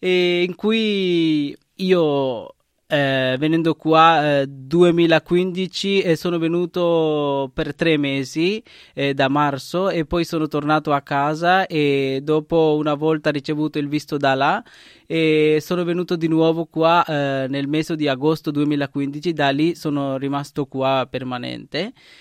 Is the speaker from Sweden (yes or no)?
no; Sri Lanka; Italian is a second language; tanti anni che ho vissuto in Sri Lanka e poi ho cominciato anche la mia chiamata e proprio essendo nel mio paese